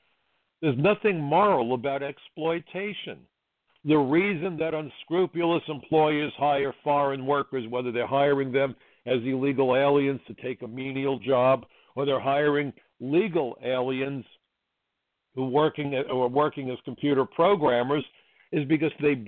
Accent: United States; but I'm not a conservative, and I don't make any bones about it, but I'm an American.

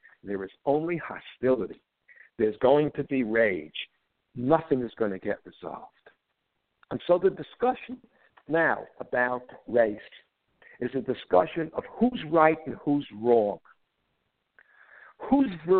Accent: Bronx, New York, United States; I grew up in the Bronx, New York, in a predominantly white neighborhood.

